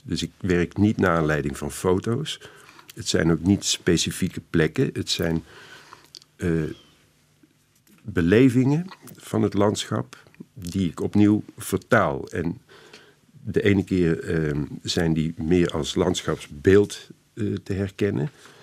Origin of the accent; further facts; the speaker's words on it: North Brabant, Netherlands; born there; ik ben eigenlijk na mijn studieperiode aan de Rijksacademie in Amsterdam weer teruggegaan naar Brabant, waar ik geboren ben.